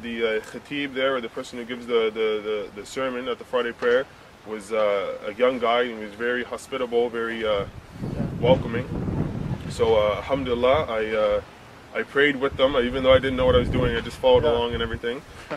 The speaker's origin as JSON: {"language": "English", "town": "Halifax", "region": "Nova Scotia", "country": "Canada", "tie": "born or raised there", "said": "I'm from Halifax, Nova Scotia originally. I was born and raised. My father is white from Prince Edward Island, which is another province of Canada."}